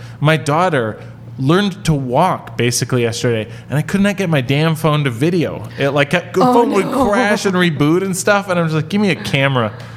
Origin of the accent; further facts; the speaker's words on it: Minnesota, United States; It's like how I knew Wisconsin growing up in Minnesota.